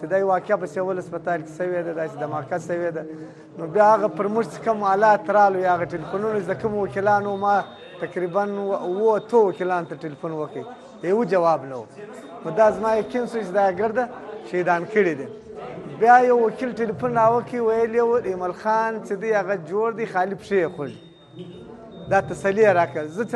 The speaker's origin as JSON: {"language": "Pashto", "town": "Chaman", "region": "Balochistan", "country": "Pakistan", "said": "زه د چمن نه یم"}